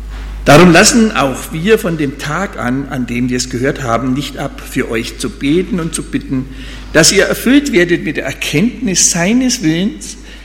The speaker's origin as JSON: {"language": "German", "region": "Bavaria", "country": "Germany", "tie": "born or raised there", "moved": "yes", "said": "Weil in meiner alten Heimat jetzt auch eine riesengroße Halle steht von Amazon. Also im Landkreis Hof."}